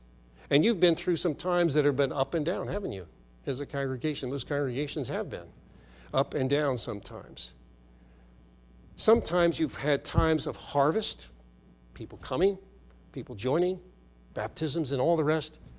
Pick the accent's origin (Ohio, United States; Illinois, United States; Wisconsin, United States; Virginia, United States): Virginia, United States; Herndon; We had a garden in my hometown, Herndon, Virginia, when I was growing up.